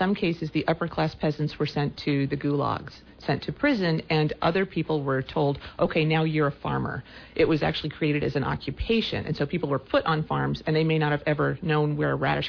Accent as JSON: {"language": "English", "region": "the South", "country": "United States", "tie": "born or raised there", "said": "I grew up in the South in a fairly politically and religiously conservative area, and people were terrified of the Soviet Union."}